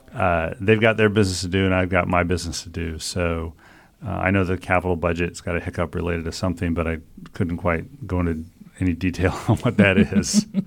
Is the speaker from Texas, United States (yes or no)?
no; Arlington, Washington, United States; I was born and raised in Arlington, Washington.